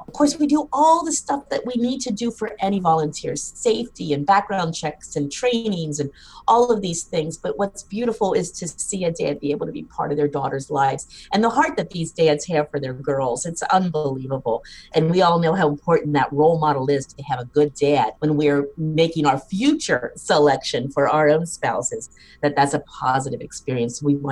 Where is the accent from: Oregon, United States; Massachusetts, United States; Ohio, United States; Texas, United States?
Ohio, United States; Cincinnati; I'm really from Cincinnati. I was going into Northern Virginia, Washington, D.C. area, and boy, was that a different world for me.